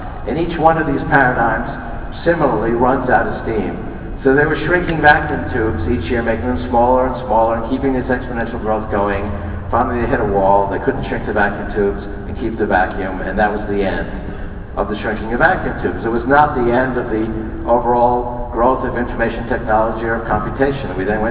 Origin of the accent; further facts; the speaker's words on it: New York, United States; So when I was a high school student growing up in New York, I would hang out at the surplus electronic shops in Canal Street, which is still there